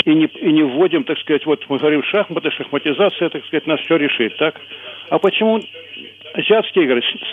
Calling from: Kyiv, Ukraine; Доброго ранку, я з Києва, працюю в школі.

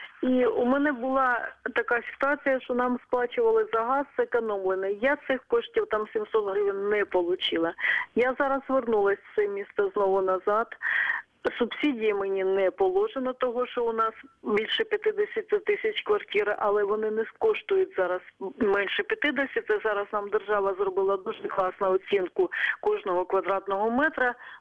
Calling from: Dnipropetrovsk Oblast, Ukraine; я з Дніпропетровської області.

